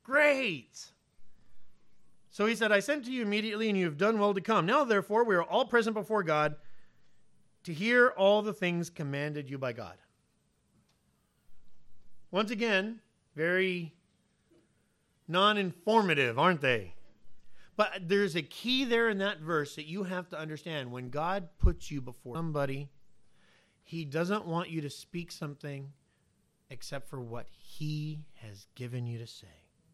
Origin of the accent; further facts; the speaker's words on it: Nicaragua; So when they found out that I was a pastor from Nicaragua, it was over.